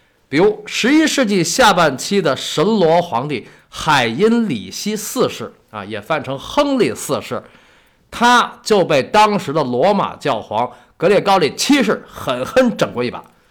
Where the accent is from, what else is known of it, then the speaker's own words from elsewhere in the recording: China; 作为一个中国人